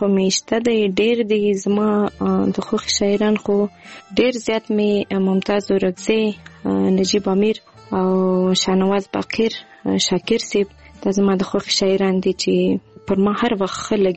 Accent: Kandahar, Afghanistan; now in Quetta, Pakistan; زه اوسېدونکې د کندهار یم خو ژوند مې په کوټه کې کړی دی. دلته اوسېږم.

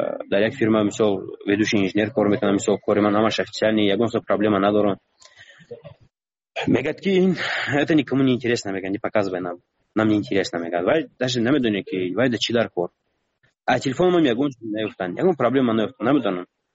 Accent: Tajikistan; من تاجیکم از تاجیکستانم.

